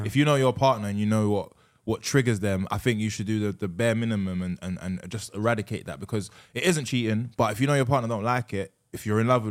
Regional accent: London, United Kingdom; I'm from South East London.

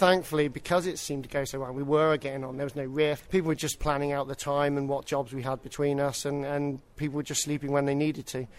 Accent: Banbury, South East England, United Kingdom; from Banbury.

